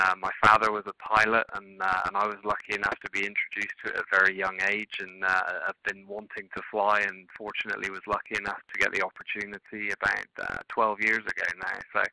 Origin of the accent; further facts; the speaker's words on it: England, United Kingdom; now in United States; I'm actually originally from England. I've spent lots of time in lots of different countries, so I've got a slightly different accent than most.